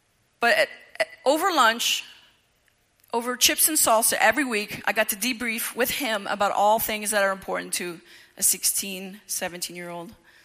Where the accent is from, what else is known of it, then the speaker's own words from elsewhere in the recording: Tampa, Florida, United States; I'm from Tampa, Florida, and I went to a seminar in Jacksonville for sexual abuse survivors.